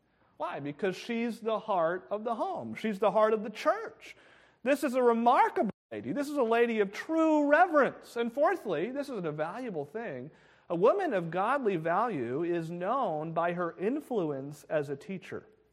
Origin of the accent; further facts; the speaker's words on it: New Hampshire, United States; I remember growing up, we grew up in New Hampshire. When people go on vacation in the winter, they come here.